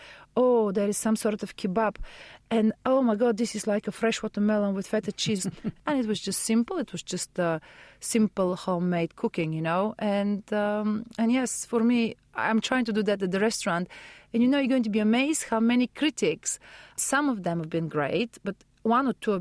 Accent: Bulgaria; I grew up in communist Bulgaria, which was very still influenced by Turkish influences.

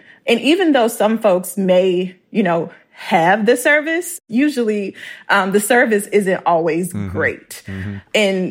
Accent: Clarksdale, Mississippi, United States; I mean, even growing up, because I'm from Clarksdale, Mississippi, and even growing up

